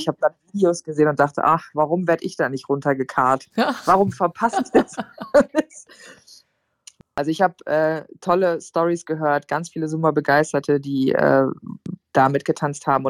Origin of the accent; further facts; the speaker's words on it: North Rhine-Westphalia, Germany; ich komme aus der Nähe von Bonn bei Köln.